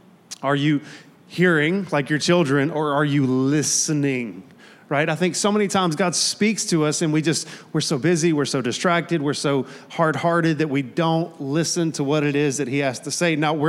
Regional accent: Texas, United States; I'm going to go with logos because I'm from East Texas, okay?

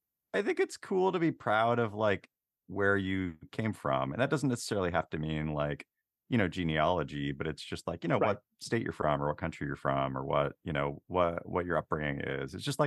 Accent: Washington, United States; I'm like Native American and rolled cowlitz and I grew up on the Tulalip Res in Washington State.

